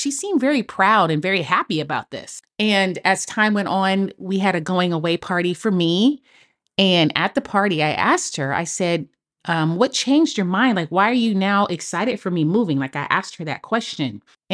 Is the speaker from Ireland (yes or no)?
no; Oakland, California, United States; I'm from Oakland and Los Angeles is about 5.5 hours away.